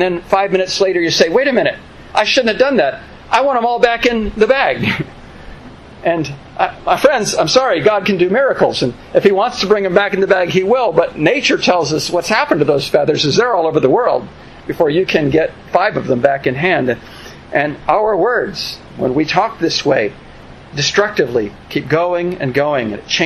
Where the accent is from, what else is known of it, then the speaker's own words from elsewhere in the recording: California, United States; moved away; I'm from California, and though I've been away from California for almost 17 years, I pay attention to the California wildfires